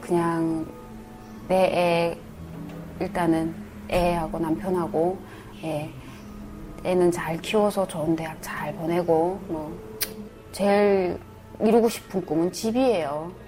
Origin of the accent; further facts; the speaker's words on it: North Korea; 내가 저쪽에 탈북민이라는 거를 감춰고 끝까지 그만둔 거.